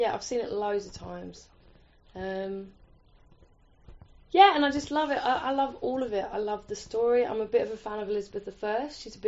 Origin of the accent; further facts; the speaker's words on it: Croydon, London, United Kingdom; I'm from Croydon, which is south Greater London.